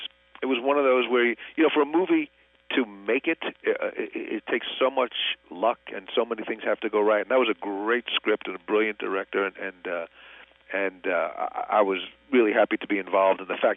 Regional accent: New York, United States; I grew up in New York, and to me, San Francisco was like New York, just a little cleaner and more polite.

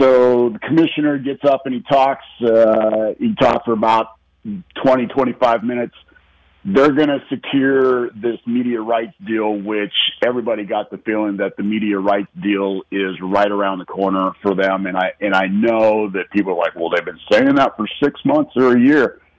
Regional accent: West Coast, United States; I'm a Pac-12 guy. I grew up on the West Coast.

